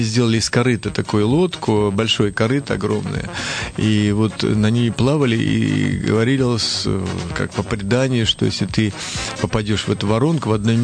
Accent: Ulyanovsk, Ulyanovsk Oblast, Russia; born there; И что я родился в Димитровграде, это мне приятно, но я родился все-таки в Ульяновске.

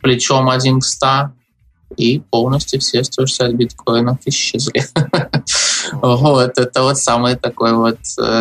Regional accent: United Kingdom; вот я жил, вырос в Великобритании, и в Великобритании очень часто было такое там, в нулевых годах

